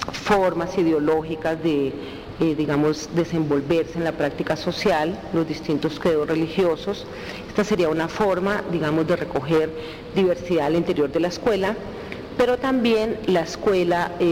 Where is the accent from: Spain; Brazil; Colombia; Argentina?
Colombia; nosotros decimos generalmente somos colombianos, aunque en la especificidad pudiéramos ser bogotanos, ocaleños, ingas, guambianos o raizales, habitantes del campo o habitantes de la ciudad.